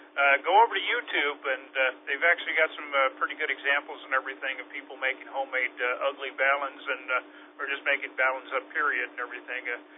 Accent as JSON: {"language": "English", "town": "Great Falls", "region": "Montana", "country": "United States", "said": "I'm from Great Falls, Montana. What's the matter with that, huh?"}